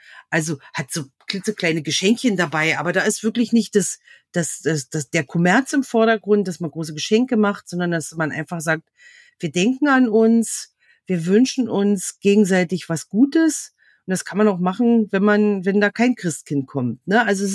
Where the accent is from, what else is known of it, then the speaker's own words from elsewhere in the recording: Brandenburg, Germany; ich bin ja auch in der Lausitz geboren und aufgewachsen. Und obwohl bei uns im Brandenburgischen sind es ja dann die Wenden, also die gehören ja mit den Sorben zusammen. Und wir keine wendische Familie sind oder waren.